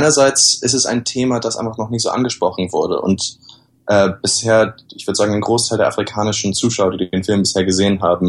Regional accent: Germany; ich als Deutscher

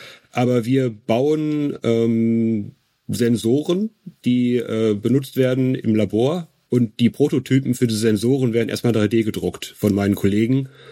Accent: Wesel, North Rhine-Westphalia, Germany; Ich komme auch aus dem Ruhrgebiet, ich komme aus Wesel. Also das ist mehr oder weniger um die Ecke.

